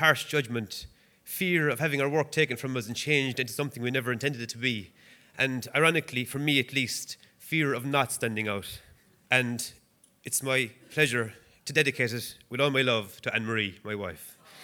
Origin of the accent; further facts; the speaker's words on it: Ireland; And maybe partly because I'm Irish, I have an innate fear of standing out.